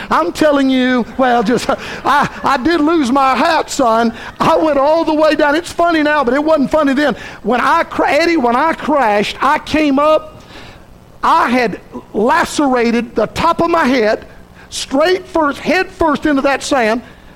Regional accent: Gulf Coast, United States; I was raised on the Gulf Coast, but it don't have no waves, man.

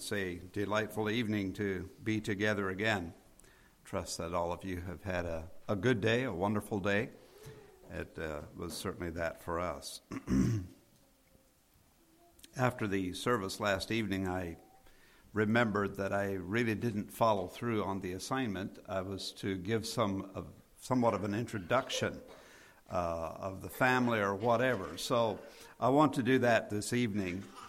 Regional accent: Ohio, United States; I grew up in Ohio, incidentally.

